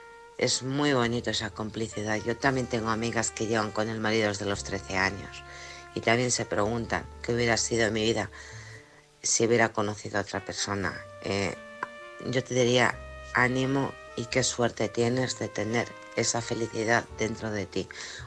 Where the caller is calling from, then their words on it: Alcorcón, Community of Madrid, Spain; de Alcorcón.